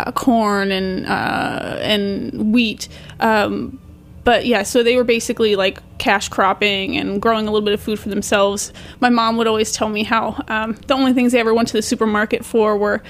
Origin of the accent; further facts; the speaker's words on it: Baltimore, Maryland, United States; I grew up in Baltimore City, so I was a city kid, born and raised, but my family on my mother's side was all from outside of Lynchburg, Virginia.